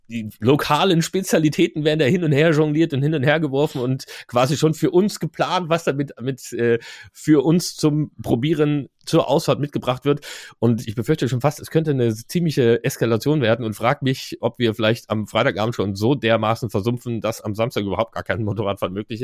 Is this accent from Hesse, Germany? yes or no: yes; Darmstadt, Hesse, Germany; Ich komme ja aus Darmstadt, oder zumindest auf jeden Fall aus dem mitteldeutschen Raum.